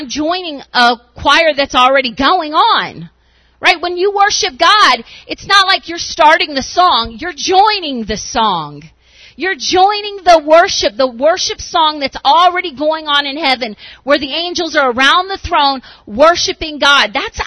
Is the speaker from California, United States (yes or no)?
no; Tennessee, United States; My sister who moved from, we grew up in Tennessee. They're wild down there.